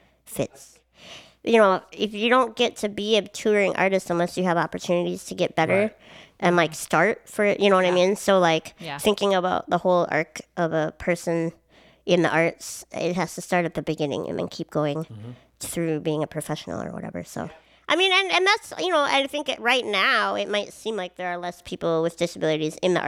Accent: Minnesota, United States; Baggage. Can you tell I'm from Minnesota?

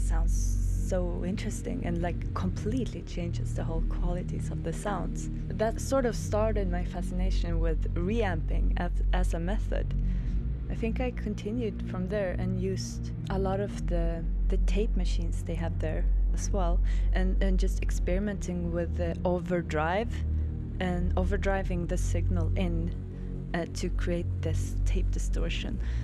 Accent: Härnösand, Västernorrland County, Sweden; It was also the commission from a local museum in my hometown, Härnösand.

